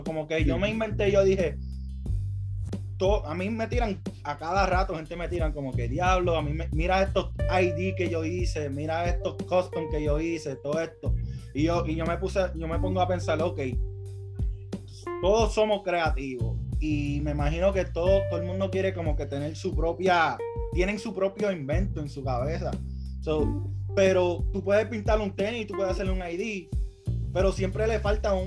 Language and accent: Spanish; Puerto Rico; now in Queens, United States; Porque soy de Nueva York, yo nací en Puerto Rico pero me crié en Queens toda mi vida, so yo me siento como que bien orgulloso de ser New Yorker también